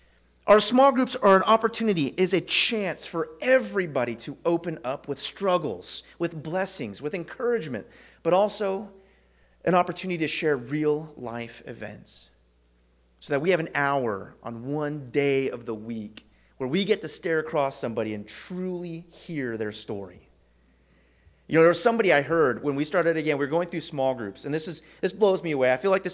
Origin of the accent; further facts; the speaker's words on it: California, United States; I'm a California boy. I grew up in Northern California.